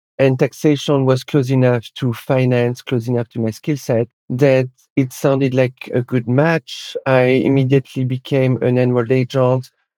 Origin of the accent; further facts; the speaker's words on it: France; accent: French; English is a second language; moved away as an adult; also born or lived in United States; now in Canada; I'm originally from France. I moved to the US in 2004. I worked at Moody's Credit Rating Agency in New York. In 2009, I became a US citizen. And in 2011, I moved to Canada